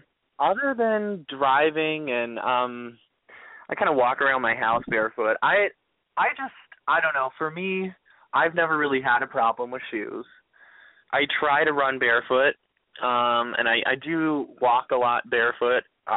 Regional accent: Canada; I'm Canadian, so I take my shoes off in my house. Cultural thing we do up here.

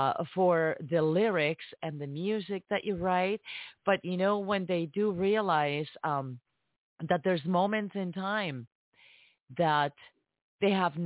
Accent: New Jersey, United States; also born or lived in Minnesota; You know, you guys know that I grew up in Jersey and, you know, went to New York City quite a few times.

